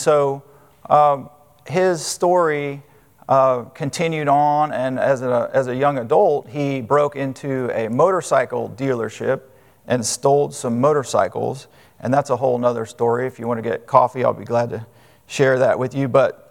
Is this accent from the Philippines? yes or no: no; California, United States; Well, I had a friend that was older than I was as a youngster growing up in California.